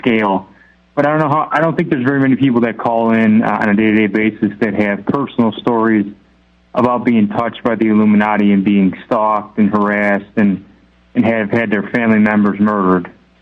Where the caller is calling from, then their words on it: Paris, Île-de-France, France; It's Paris, France.